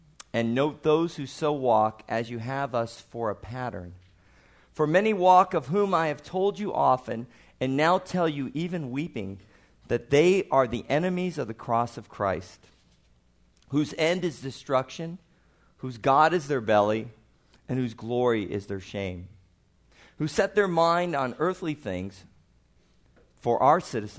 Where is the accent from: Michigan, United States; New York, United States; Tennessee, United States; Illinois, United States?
Illinois, United States; Chicago; accent: Chicago; My wife loves to tease me about my Chicago accent, which I've worked very hard to get rid of, but not completely.